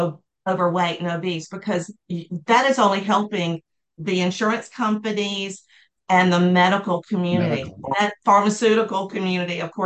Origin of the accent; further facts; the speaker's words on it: the South, United States; And I'm like, we're in the South still. We grew up in the South. And that's not how we were raised.